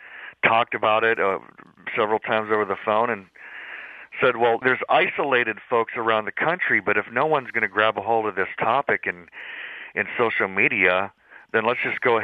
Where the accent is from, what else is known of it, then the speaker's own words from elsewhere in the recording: Oregon, United States; I grew up in Oregon, which is, of course, a blue state, notoriously.